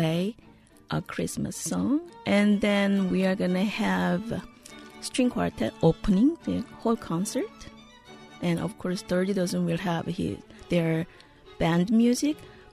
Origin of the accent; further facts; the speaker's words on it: South Korea; moved away as an adult; also born or lived in Germany; now in United States; I'm a classical cellist. I'm from South Korea. I came here after my studies in Germany